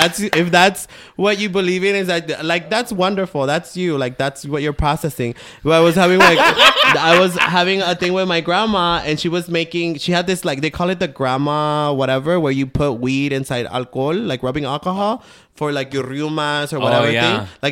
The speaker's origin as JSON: {"language": "English", "country": "United States", "tie": "born or raised there", "said": "I grew up in the United States"}